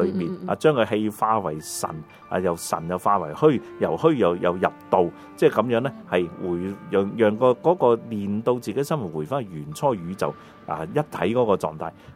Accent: China; 咁我哋中国人咧，我哋个祖先原本就系信上帝嘅。

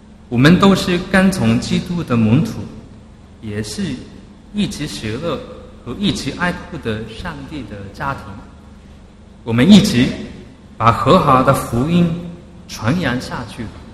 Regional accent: Japan; Chinese is a second language; 邀请我这一个从日本过来的牧师。可能大家都是第一次听日本的牧师的讲道，日本牧师的讲道。

